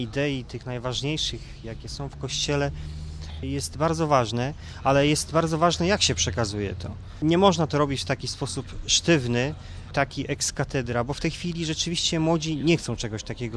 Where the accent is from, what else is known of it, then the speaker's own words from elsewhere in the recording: Szczecin, West Pomeranian Voivodeship, Poland; jestem ze Szczecina, jestem lekarzem.